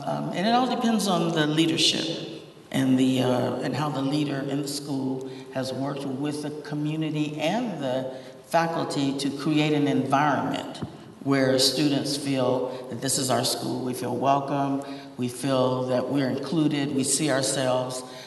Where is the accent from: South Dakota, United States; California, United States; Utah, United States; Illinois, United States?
California, United States; Compton; when I grew up in Compton, with it being all black, it was not the way it's depicted today